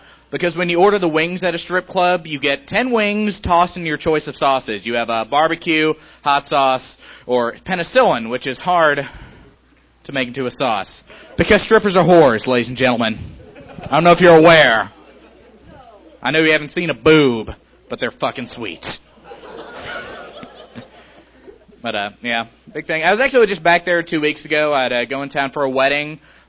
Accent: Piney Flats, Tennessee, United States; Yeah, I'm originally from Piney Flats, Tennessee. It's a great little town.

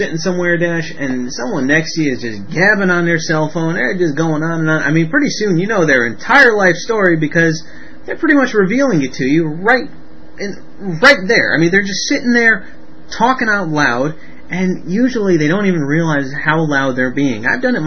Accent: Connecticut, United States; Visage awarded $7.5 million contract by State of Connecticut, my hometown. Hey, great. My home state, anyway.

